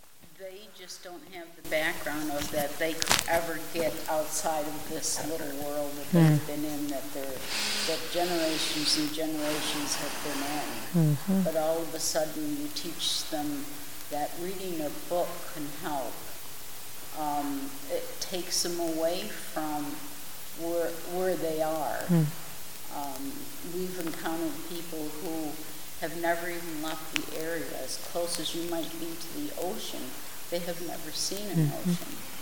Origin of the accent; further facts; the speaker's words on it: New York, United States; I came from New York, and New York really doesn't have any poor people.